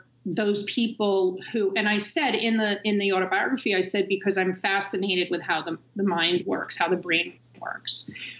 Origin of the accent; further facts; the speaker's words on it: New York City, New York, United States; So I come from a family of actors. And I grew up in New York City.